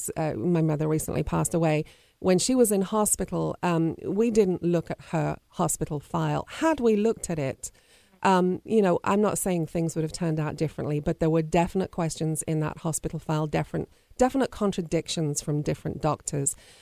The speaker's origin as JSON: {"language": "English", "region": "England", "country": "United Kingdom", "said": "You know, I'm obviously from England."}